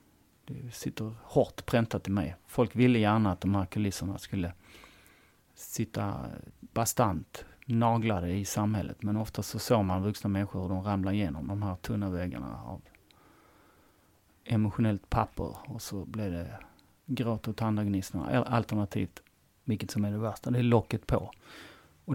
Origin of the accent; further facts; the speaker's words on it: Helsingborg, Skåne, Sweden; born there; jag är född på Söder i Helsingborg då, som nu då är en stadsdel i Helsingborg där budgeten absolut inte är speciellt hög, så att säga. Men det ligger ju ändå inne i stan. Och arbetarklass är väl ett mest enklaste sättet att beskriva det